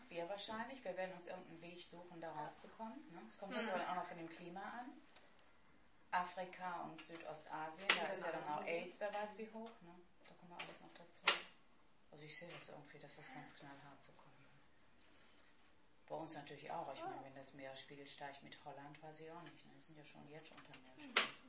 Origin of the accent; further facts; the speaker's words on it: Siberia, Russia; Ich komme aus Sibirien und friere mich hier kaputt.